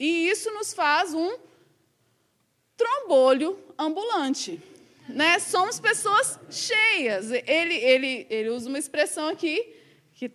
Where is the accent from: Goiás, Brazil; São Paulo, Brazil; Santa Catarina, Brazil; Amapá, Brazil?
Goiás, Brazil; moved away; eu tinha amizade com o pessoal que estava lá no meu estado, em Goiás